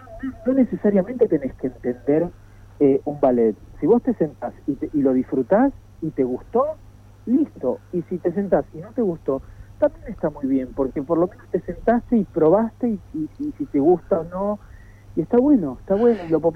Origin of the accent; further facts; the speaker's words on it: Villa de Mayo, Buenos Aires Province, Argentina; also born or lived in Paris / London / San Francisco / Italy; Yo vengo de un barrio que se llama Villa de Mayo, nací en Los Polvorines, es un barrio común y corriente de gente laburadora